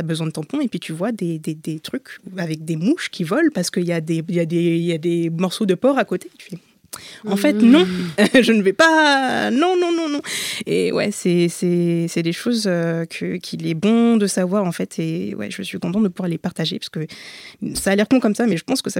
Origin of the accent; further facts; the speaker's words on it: France; je suis française, ok.